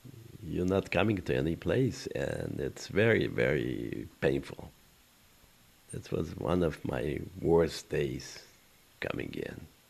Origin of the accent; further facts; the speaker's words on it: Slonim, Grodno Region, Belarus; Well, when I came to my hometown in Slonim, I stayed there with only a few hours